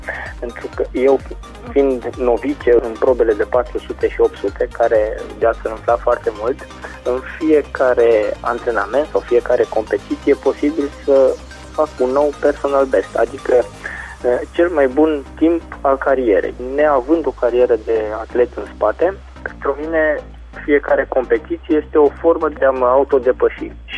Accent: Caransebeș, Caraș-Severin, Romania; sunt din Caransebeș

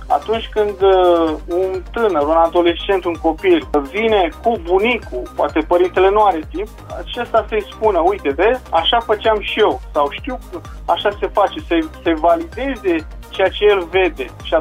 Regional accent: Romania; eu am crescut la țară, mai fiu din București, dar am crescut lângă București, într-un sat.

